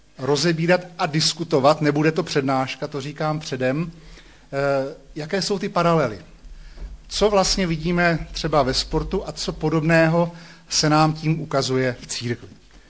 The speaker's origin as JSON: {"language": "Czech", "town": "Hradec Králové", "region": "Hradec Králové Region", "country": "Czechia", "tie": "born or raised there", "also_born_or_lived": "Pardubice", "said": "Já jsem vyrůstal v Hradci Králové pod Lízátky."}